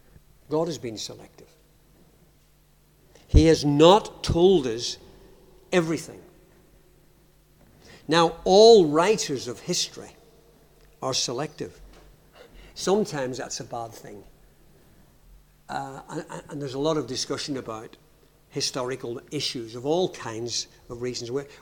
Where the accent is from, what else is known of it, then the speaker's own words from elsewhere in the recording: Belfast, Northern Ireland, United Kingdom; now in Yorkshire, United Kingdom; this past week I've been back to my hometown of Belfast. I hope you spotted that it wasn't a pure Yorkshire accent. But I've been back to my home city.